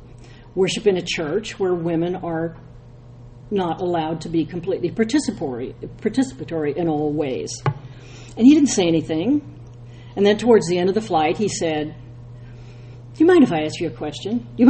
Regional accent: Nebraska, United States; I'm from Nebraska. We were going from Omaha to Dallas

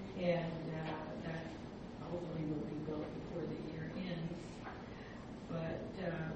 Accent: Anaheim, California, United States; I'm from Anaheim, Southern California, transplanted to Northern California

